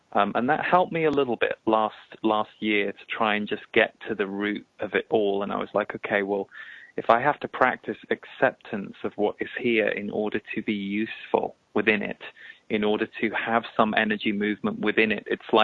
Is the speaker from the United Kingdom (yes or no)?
yes; England, United Kingdom; Sandy, we're both from England, and England has a very juicy sense of humor, sometimes considered a very dark humor.